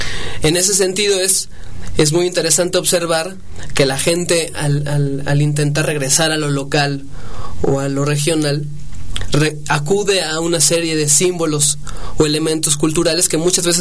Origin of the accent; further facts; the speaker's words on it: Mexico; nos identifique como mexicanos y que nos haga acudir a ellos como parte de nuestra identidad como mexicanos